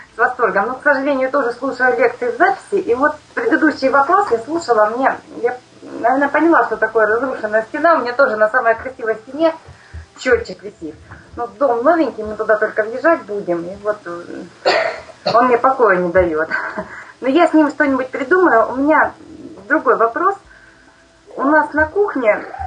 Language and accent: Russian; Rostov Oblast, Russia; Я из Ростовской области.